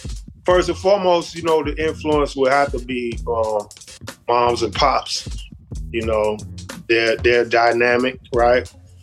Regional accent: Florida, United States; now in New York, United States; But I actually grew up in Florida, in the South. I didn't move to New York until

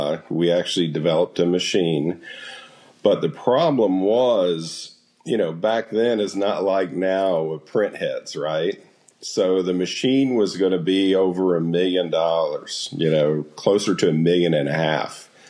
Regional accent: Florida, United States; So one day I was out jet skiing in the Gulf of Mexico. I'm from Florida, right?

